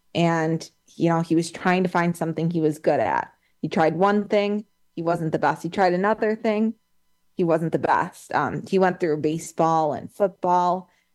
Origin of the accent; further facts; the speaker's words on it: Chicago, Illinois, United States; he is from a town that's very close to where I grew up in Chicago.